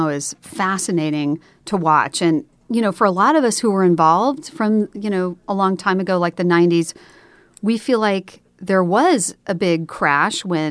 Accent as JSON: {"language": "English", "region": "Midwest", "country": "United States", "said": "You know, I'm from the Midwest, so this is a Midwestern father here."}